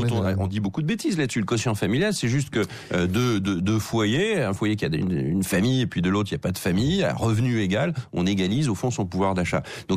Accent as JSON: {"language": "French", "country": "France", "said": "Oui, mais moi j'assume ces principes parce qu'on est français avant d'être de droite ou de gauche"}